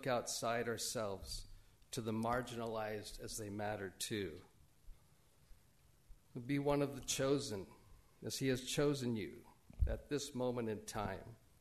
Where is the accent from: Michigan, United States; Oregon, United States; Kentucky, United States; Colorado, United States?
Oregon, United States; Portland; moved away as an adult; now in Oro Valley, United States; podunk town of Portland, Portland, Oregon, known for community functions like 100 Nights of Antifa. My hometown, where I lived for 60 years, my hometown is not a hometown anymore.